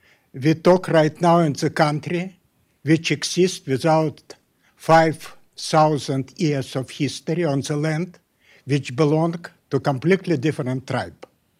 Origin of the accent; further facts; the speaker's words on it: Russia; English is a second language; from Russia, that's enough.